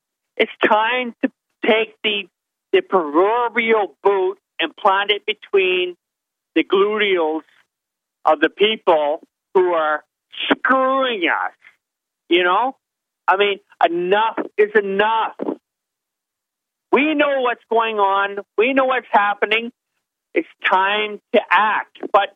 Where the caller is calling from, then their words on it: Canada; I'm calling from Canada. In Canada, we are already occupied and controlled and dominated.